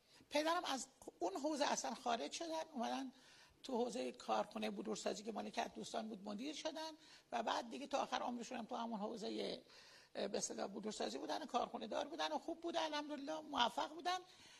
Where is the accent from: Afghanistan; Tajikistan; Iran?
Iran; Shiraz, Fars; born there; من در شیراز متولد شدم، در یه خانواده‌ای میتونم بگم مرفه اون زمان، یعنی با معیارای اون زمان مرفه.